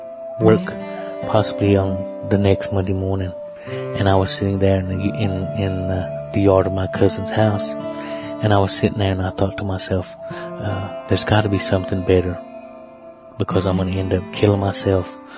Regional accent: Cherokee, North Carolina, United States; I am from the Eastern Band of Cherokee Indians. I was raised in Cherokee, North Carolina, which is a reservation about approximately 30 miles off the Tennessee border in North Carolina. I was born on the reservation.

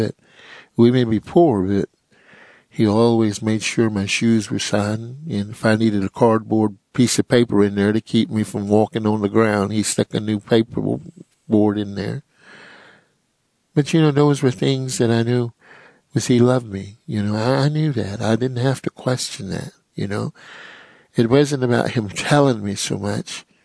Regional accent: Oklahoma, United States; born or raised there

